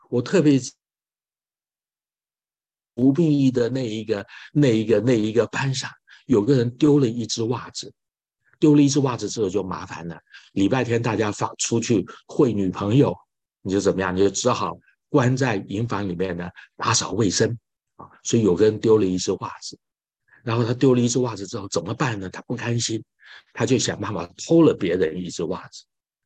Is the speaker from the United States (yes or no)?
yes; United States; 这就是我们美国人喜欢说 teachable moment